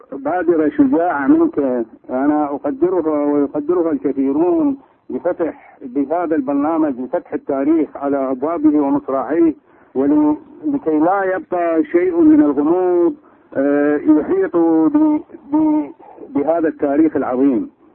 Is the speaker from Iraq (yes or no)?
yes; Iraq; أنا الحقيقة أنا عراقي